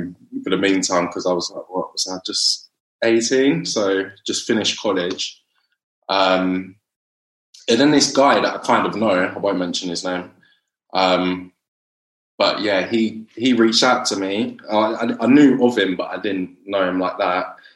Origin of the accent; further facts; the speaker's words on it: Dorking, South East England, United Kingdom; now in Horsham, United Kingdom; So I'm from Horsham now. I moved out, but from like Surrey way, so Dorking.